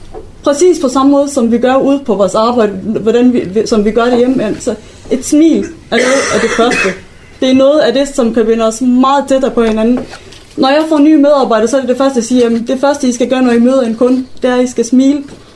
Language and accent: Danish; Palestine; now in Denmark; Jeg er oprindeligt fra Palæstina, og jeg er formand for Dansk Palæstinensisk Venskabsforening i Danmark. Jeg er halv dansker og halv palæstinenser.